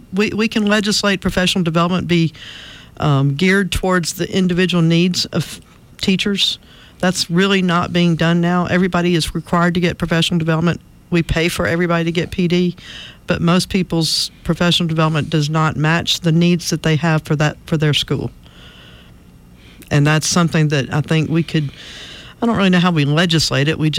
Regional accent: Montgomery, Alabama, United States; also born or lived in Mobile / Denver; I grew up in Montgomery, lived here most all my life, except for the 5 years Alan and I were in training. He was doing training, and we lived in Mobile for 3 and Denver for 2.

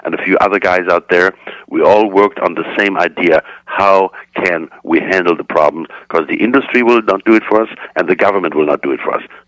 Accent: Germany; I'm German. I'm born and raised in Germany.

